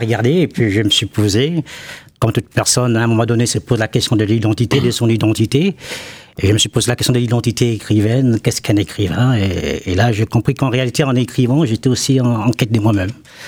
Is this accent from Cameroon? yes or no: no; Gabon; also born or lived in Rouen, France; now in Nancy, France; Je suis écrivain. Je viens du Gabon. J'ai étudié à la fois au Gabon et ici à Nancy. En passant par, on va dire, Rouen.